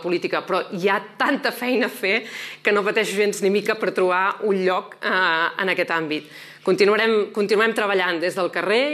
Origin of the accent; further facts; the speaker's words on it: Catalonia, Spain; som catalans i catalans i volem viure com a tal, plenament com a tal.